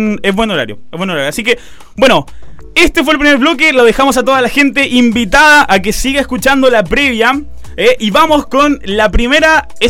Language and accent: Spanish; Argentina; como la gente sabrá también, soy argentino y allá es totalmente diferente